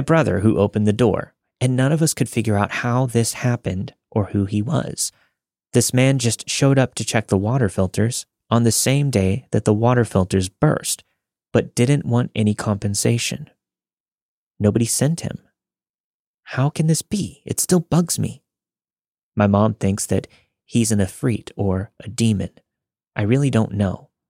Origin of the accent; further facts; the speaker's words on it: Jordan; This happened back in my home country, Jordan. The country is mostly Muslim, but my family is Christian.